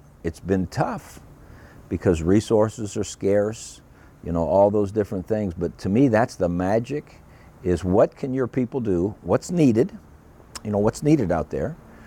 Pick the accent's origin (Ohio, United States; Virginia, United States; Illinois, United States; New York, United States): Ohio, United States; Cleveland; We loved the Cleveland Indians. I grew up in Cleveland.